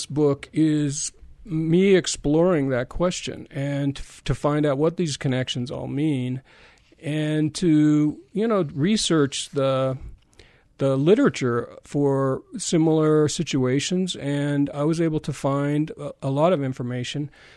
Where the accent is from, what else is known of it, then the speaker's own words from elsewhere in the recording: Utah, United States; Because growing up in Utah, we all have our ancestors who have those faith-promoting stories that we've heard about over and over again.